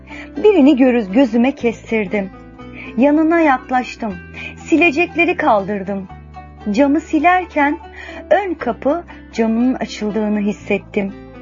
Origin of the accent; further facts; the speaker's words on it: Ankara, Turkey; Ankara'nın varoşlarında doğdum, büyüdüm.